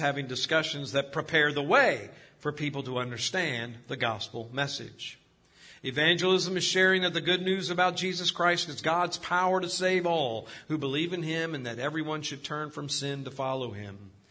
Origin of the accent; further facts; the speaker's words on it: Virginia, United States; There, I grew up on Diane Lane right up there at the top of 301 heading into Henrico.